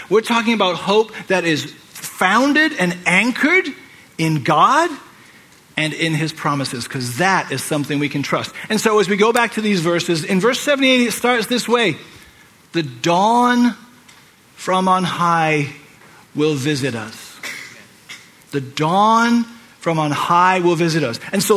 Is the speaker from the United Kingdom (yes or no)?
yes; England, United Kingdom; One of the traditions that we had as I was growing up in England was every year we would watch a Christmas carol.